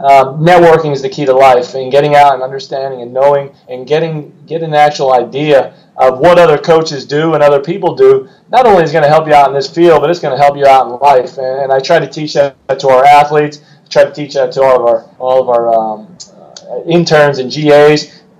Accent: Pennsylvania, United States; I'm from Northeast PA, dream of playing football at Penn State.

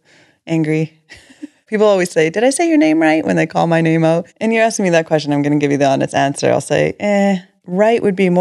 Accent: Canada; I'm Canadian.

